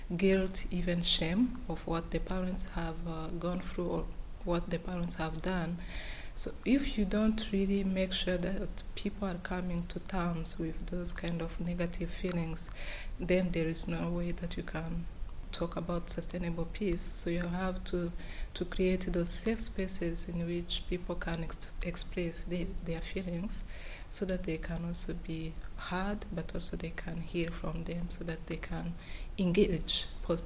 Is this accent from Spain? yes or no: no; Rwanda; and I come from Rwanda.